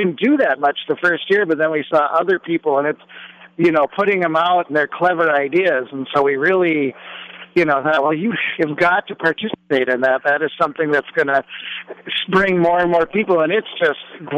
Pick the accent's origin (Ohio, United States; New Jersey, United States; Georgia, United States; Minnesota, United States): Minnesota, United States; now in Cambria, United States; because I grew up in Minnesota